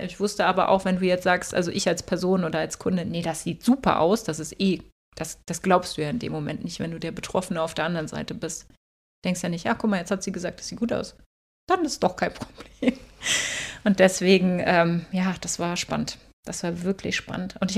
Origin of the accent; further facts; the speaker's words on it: St. Peter-Ording, Schleswig-Holstein, Germany; weil ich komme aus einem sehr schönen Ort, einem Touristenort, aus St. Peter-Ording an der Nordseeküste.